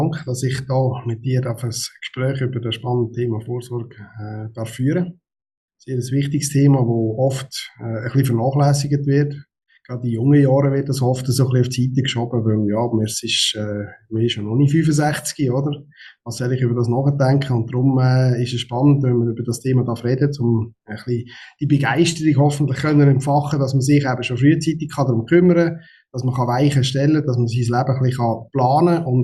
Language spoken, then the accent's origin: German; Eschenbach, Lucerne, Switzerland; Ich bin hier in der Region Luzern aufgewachsen, konkret in Öschenbach. Bin dann über Zug arbeiten, wohnen auf Zürich, in Saargau und bin dann am Schluss plötzlich hier in Luzern gelandet, endlich mal zurück in die Heimat.